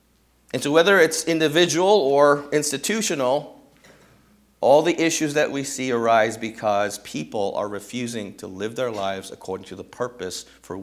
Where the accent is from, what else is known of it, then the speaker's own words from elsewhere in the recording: United States; Now, as an American, I am angry.